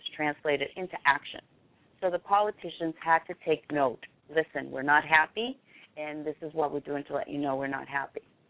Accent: United States; And, you know, I am an American citizen. I grew up here.

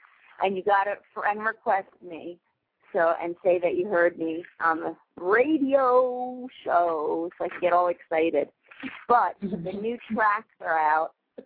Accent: New York, United States; I ain't no Southern Belle. I'm from New York and I'll do it.

